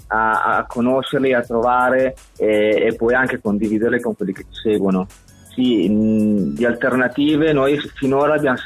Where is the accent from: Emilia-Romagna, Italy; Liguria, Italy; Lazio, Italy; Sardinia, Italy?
Emilia-Romagna, Italy; San Lazzaro di Savena; Siamo di San Lazzaro, di Savena, in provincia di Bologna.